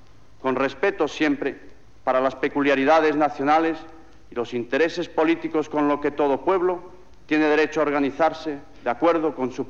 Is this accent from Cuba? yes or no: no; Spain; Europa deberá contar con España, los españoles somos europeos.